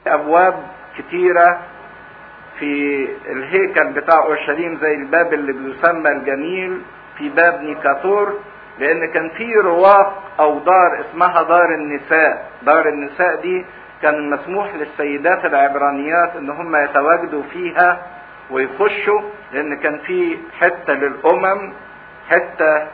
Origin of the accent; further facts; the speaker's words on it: Egypt; الكلمة دي موجودة عندنا كمصريين